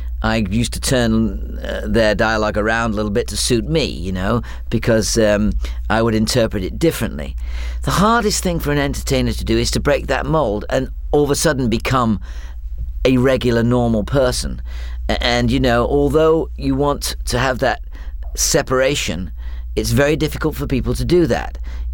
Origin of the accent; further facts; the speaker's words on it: England, United Kingdom; and I was from England.